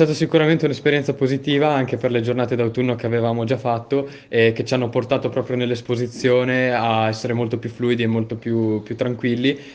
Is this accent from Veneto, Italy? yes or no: yes; Falcade, Veneto, Italy; Sono di Falcade.